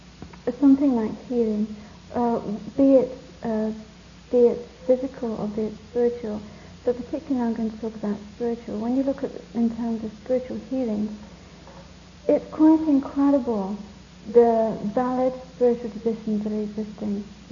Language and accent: English; England, United Kingdom; born there; I was born in England